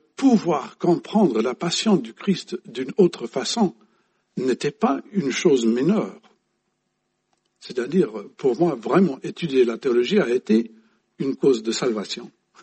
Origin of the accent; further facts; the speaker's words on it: England, United Kingdom; French is a second language; dans ma jeunesse en Angleterre